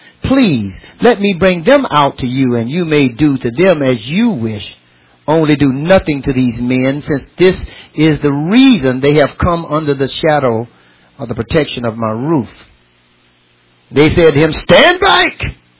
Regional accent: United States; because I am a citizen of America and I am an American, I am looking at what's happening in our nation.

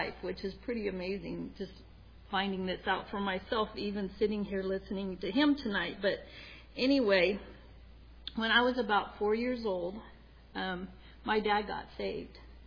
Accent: South Dakota, United States; also born or lived in Flagstaff, Arizona; Some of you know that I grew up in South Dakota most of my life, so that's how we got from Flagstaff, Arizona to South Dakota.

